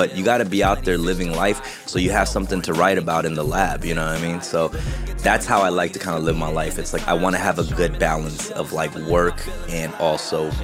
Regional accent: United States; I mean, for me, as an American, when I hear it

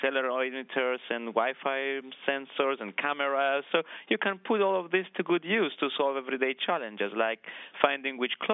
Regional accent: Cyprus; moved away as an adult; now in United States; I come from Cyprus. I'm a native of Cyprus. I came to the U.S.

